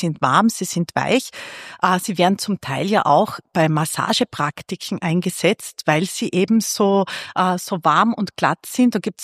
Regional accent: Austria; Gerade bei uns in Österreich

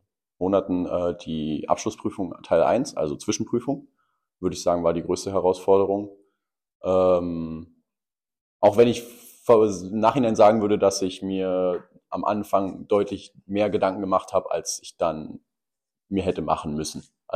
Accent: Potsdam, Brandenburg, Germany; now in Wittenberge, Germany; Ja, ich bin ursprünglich aus Potsdam. Also bei Berlin quasi und bin für die Ausbildung nach Wittenberge gezogen, also in die schöne Prignitz.

